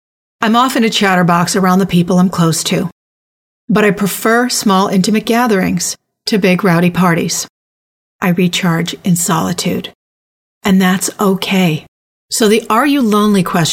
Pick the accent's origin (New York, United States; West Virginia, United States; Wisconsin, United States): New York, United States; after transferring down to Stony Brook in my home state of New York.